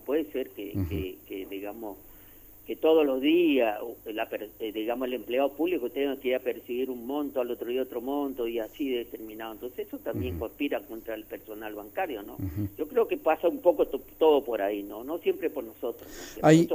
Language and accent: Spanish; Alvear, Corrientes, Argentina; now in Corrientes, Argentina; Yo soy de Alvear, nada más que estoy acá viviendo en Corrientes ya hace 30 años